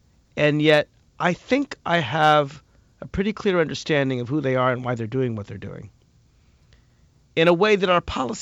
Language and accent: English; United States; I'm saying this as an American.